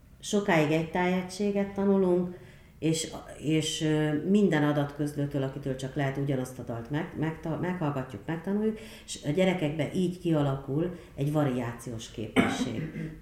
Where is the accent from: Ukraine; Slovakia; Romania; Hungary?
Romania; én székely vagyok, más nyelven nőttem föl.